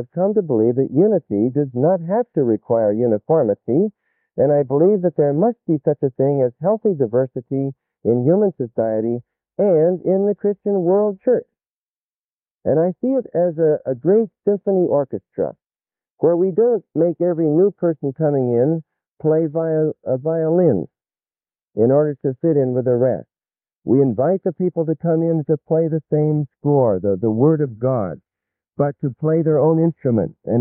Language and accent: English; United States; I was brought up in the United States